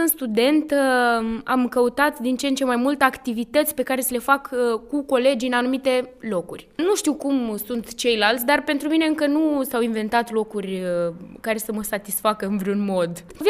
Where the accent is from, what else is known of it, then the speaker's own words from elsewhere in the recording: Iași, Iași County, Romania; Eu de când m-am născut stau în Iași